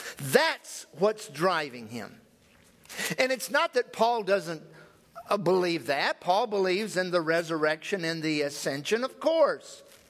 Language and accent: English; the South, United States; And I can mock him because I'm a Southerner. And I can put on that accent real quickly if you want me to.